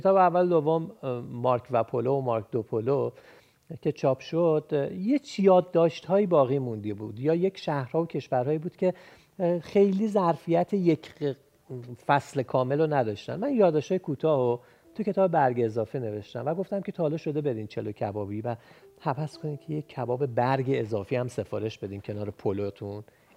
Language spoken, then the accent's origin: Persian; Iran; وقتی که فهمیده که ما ایرانیم